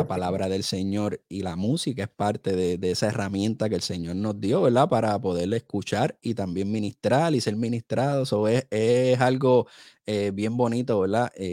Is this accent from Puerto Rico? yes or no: yes; Carolina, Puerto Rico; De allí de Carolina, de Metrópoli, de Santurce, de toda esa área.